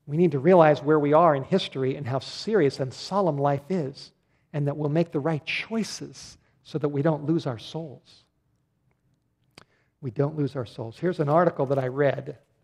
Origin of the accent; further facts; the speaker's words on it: North Hollywood, California, United States; also born or lived in Studio City; I went to parties when I was a 19-year-old growing up in North Hollywood and Studio City.